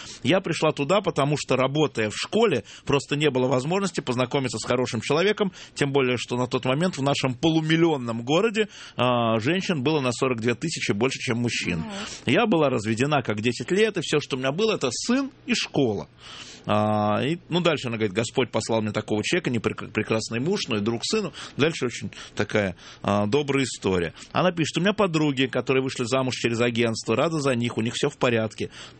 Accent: Kakheti, Georgia; знаете, вот я кахетинка, у меня муж сван.

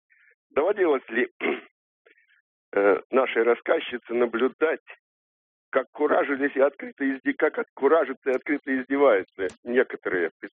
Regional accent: Saint Petersburg, Russia; now in Moscow, Russia; Я звоню из Москвы, но с вами питерец.

